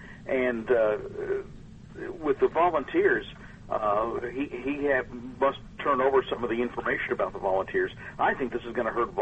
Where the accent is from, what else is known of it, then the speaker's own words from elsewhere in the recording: Northeast, United States; growing up in the Northeast, you know, potholes reign supreme on the highways.